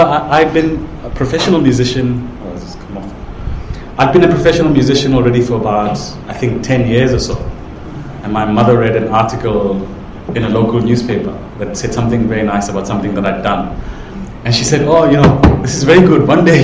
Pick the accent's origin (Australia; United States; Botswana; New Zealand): Botswana; Pitsane; And part of my life was spent growing up in Botswana in a rural village called Pitsane.